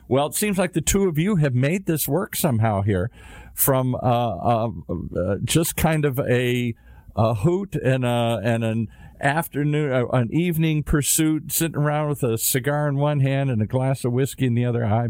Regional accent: Michigan, United States; I have an old 56 Plymouth. I'm from Michigan. Of course, I have to have an old car here.

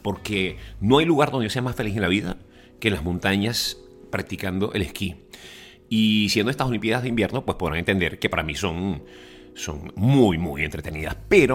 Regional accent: Venezuela; me dice, ¿de dónde eres tú? Y yo le digo, bueno, de Venezuela

